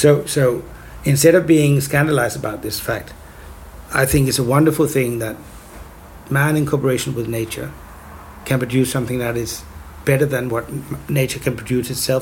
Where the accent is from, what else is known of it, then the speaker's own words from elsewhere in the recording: Copenhagen, Capital Region of Denmark, Denmark; but in Copenhagen, which is sort of, you know, my hometown.